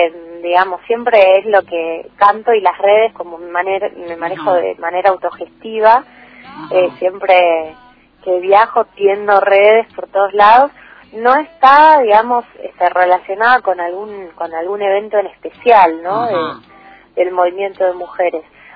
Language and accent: Spanish; Buenos Aires, Argentina; yo soy de la ciudad de Buenos Aires. Yo soy ahí del Río de la Plata, me gusta más decir que de la ciudad.